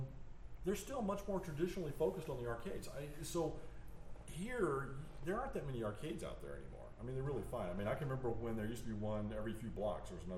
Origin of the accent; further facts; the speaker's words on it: Alabama, United States; I grew up in Alabama. I mean, if we had fish, it was catfish, and we fried it, and that was it.